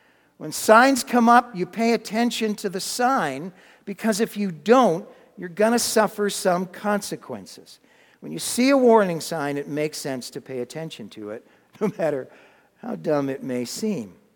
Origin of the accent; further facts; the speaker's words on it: Massachusetts, United States; Now, I'm really going somewhere with this, but I'm from Massachusetts.